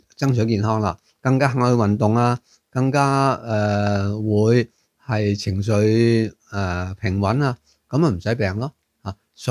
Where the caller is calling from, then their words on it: Singapore; 我来自新加坡，